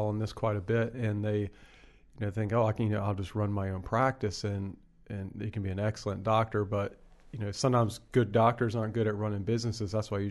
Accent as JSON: {"language": "English", "town": "Hickory", "region": "North Carolina", "country": "United States", "tie": "born or raised there", "said": "I grew up in Hickory, North Carolina. I need to give another shout out to my Hickory homies."}